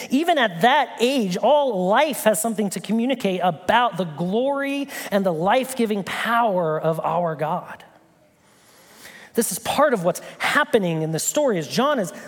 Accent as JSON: {"language": "English", "region": "Nebraska", "country": "United States", "said": "I'm from Nebraska, I know exactly what that looks like."}